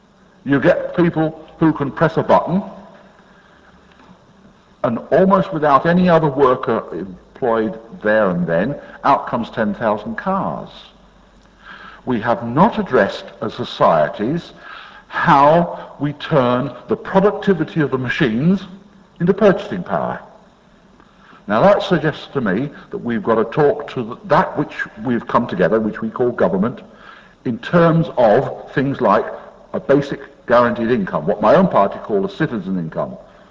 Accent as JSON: {"language": "English", "country": "Jersey", "said": "I come from Jersey, this is in the Channel Islands"}